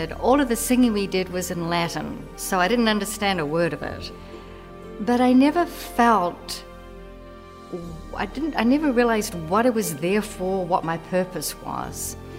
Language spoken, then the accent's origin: English; New Zealand; I grew up in New Zealand in the Catholic faith, attending church every week with my mother and my sister.